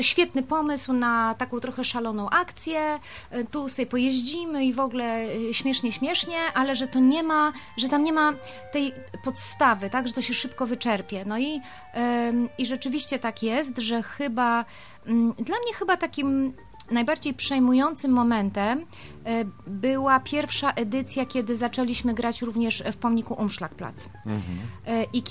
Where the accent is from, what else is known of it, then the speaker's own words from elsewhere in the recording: Warsaw, Masovian Voivodeship, Poland; I jako, że przez wiele, wiele lat mieszkałam za granicą, przyjeżdżałam w wakacje do Warszawy i mimo tego, że jestem rodowitą warszawianką